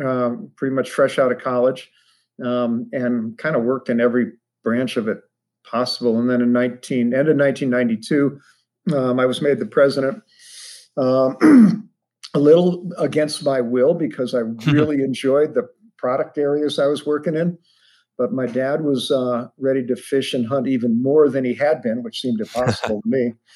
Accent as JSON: {"language": "English", "region": "Ohio", "country": "United States", "tie": "born or raised there", "said": "But initially I grew up in Ohio."}